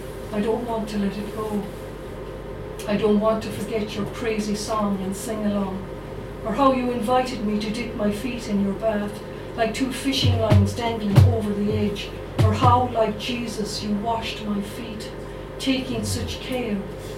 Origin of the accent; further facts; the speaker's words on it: Millstreet, Munster, Ireland; I'm from Mill Street, County Cork originally, so I'm a Cork woman. And where I grew up, we went swimming in the Black Water, which was about a mile and a half, I suppose, from our house. There were 7 in the family.